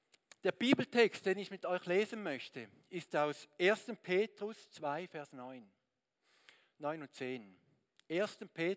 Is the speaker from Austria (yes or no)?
no; Switzerland; bin Schweizer, sagt mir das Ding da. Das ist meine Identität, ich bin Schweizer.